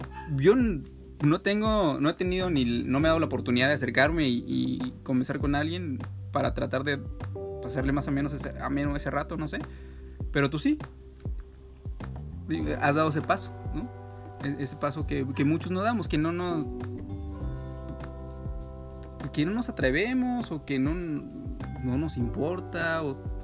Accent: Morelos, Mexico; yo recuerdo de niño, justamente en Morelos

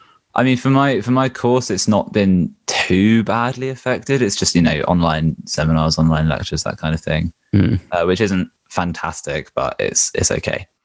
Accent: Norwich, East of England, United Kingdom; also born or lived in Peterborough; now in Birmingham, United Kingdom; No, so I was born in Peterborough, but I've grew up in Norwich. I moved to Birmingham for university a couple of years ago. So I sort of fluctuate in between Birmingham and Norwich now.

